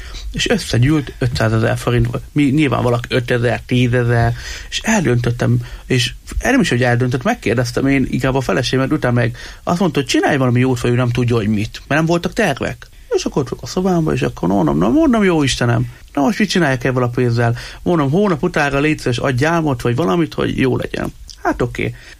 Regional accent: Miskolc, Borsod-Abaúj-Zemplén, Hungary; És én a Miskolci gyermekvárosban nőttem fel

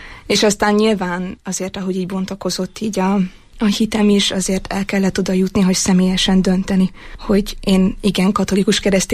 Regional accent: Budapest, Hungary; born there; now in Eger, Hungary; most már 3. évet kezdem meg itt Egerben. Alapvetően budapesti születésű vagyok

